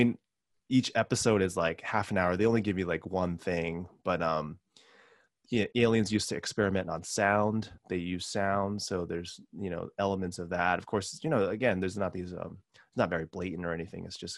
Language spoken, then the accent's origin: English; New York, United States; now in Hong Kong; I'm from upstate New York. I went to school in New York and then worked in New York City for like a number of years, like five to seven years.